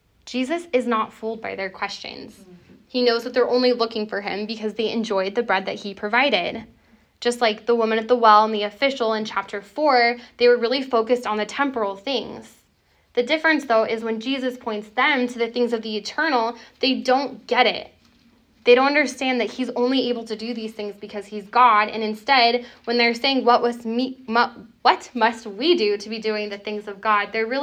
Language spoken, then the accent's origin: English; California, United States; I'm from Southern California, and there's always someone trying to get a record label and singing somewhere.